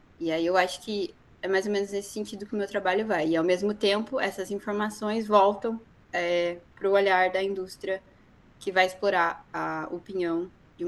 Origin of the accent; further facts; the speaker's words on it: Paraná, Brazil; eu sou do sul do Paraná, eu cresci vendo araucária